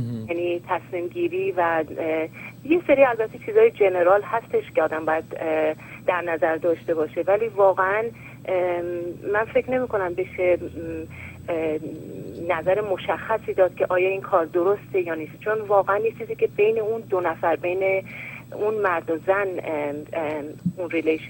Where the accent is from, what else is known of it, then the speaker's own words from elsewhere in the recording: Iran; به عنوان یک ایرانی